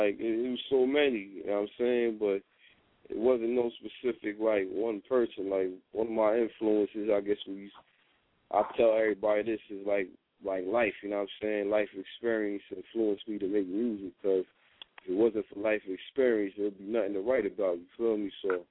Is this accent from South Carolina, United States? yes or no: no; New Jersey, United States; A lot of artists in Jersey, like, I'm from Jersey, so it's like we naturally, like, we just get together and we make music.